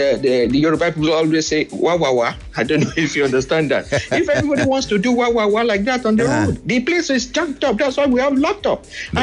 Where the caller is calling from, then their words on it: Saudi Arabia; And I'm calling from Saudi Arabia, by the way.